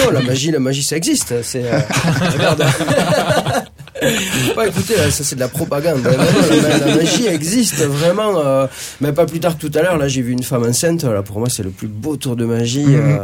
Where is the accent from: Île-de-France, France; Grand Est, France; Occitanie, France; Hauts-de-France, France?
Occitanie, France; Villefranche-de-Rouergue; also born or lived in Rodez; Je suis né à Rodez et j'ai déménagé à Villefranche à l'âge de 3 jours.